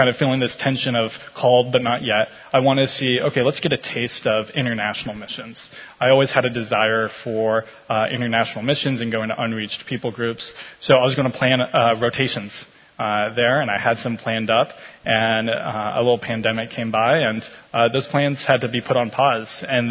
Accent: Louisville, Kentucky, United States; I'm actually from Louisville

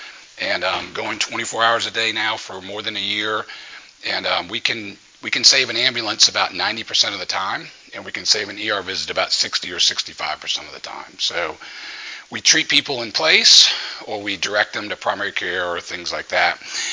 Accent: New Orleans, Louisiana, United States; I was an idiot when I was growing up in New Orleans, and very Catholic town, New Orleans, from a very culturally Catholic family.

